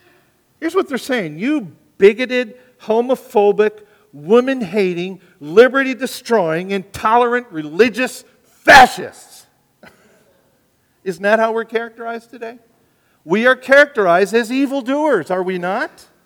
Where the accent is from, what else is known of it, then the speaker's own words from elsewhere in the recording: United States; born there; Now, am I glad I'm an American? Absolutely. I am so glad I was born in this country, and I love my country.